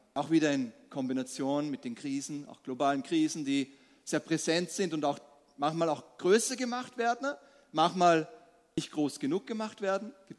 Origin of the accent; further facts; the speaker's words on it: Austria; sind wir nicht überdurchschnittlich die Vielarbeiter, auch nicht als Österreicher